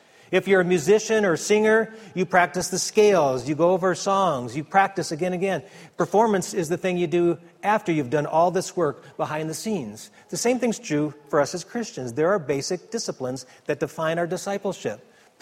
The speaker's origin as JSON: {"language": "English", "region": "Wisconsin", "country": "United States", "said": "I am from Wisconsin, little town, just like Diane Myers is from Wisconsin as well."}